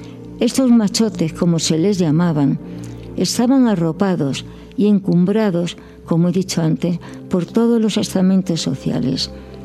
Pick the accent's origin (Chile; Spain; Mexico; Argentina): Spain; also born or lived in Tetouan, Morocco; Soy española, pero nacida en Tetuán, Marruecos, durante el protectorado español, siendo la capital. Toda mi familia, procedente de Granada y de Málaga, tuvieron que emigrar al protectorado español